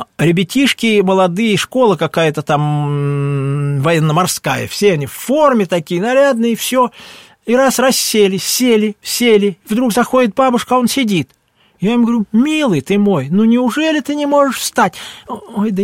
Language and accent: Russian; Kalach-na-Donu, Volgograd Oblast, Russia; also born or lived in Igarka; Я всю жизнь прожил в Калаче. Уже маленьким меня привезли туда, разрешили туда выехать. И все, прожили мы там.